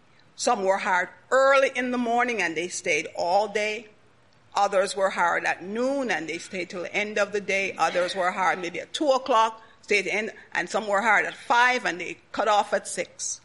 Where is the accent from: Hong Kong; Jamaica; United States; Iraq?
Jamaica; moved away as an adult; All of you, or most of you, know I'm Jamaican. You know, lived in there. I came here when I was 21 years old.